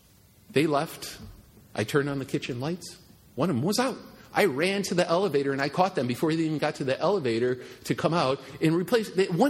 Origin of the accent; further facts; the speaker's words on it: Chicago, Illinois, United States; I'm from South Chicago, folks, right? I grew up in President Obama's district.